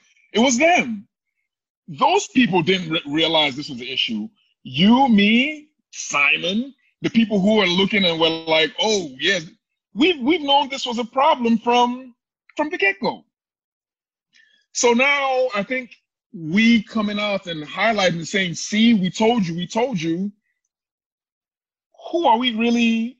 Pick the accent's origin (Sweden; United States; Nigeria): Nigeria; as a Nigerian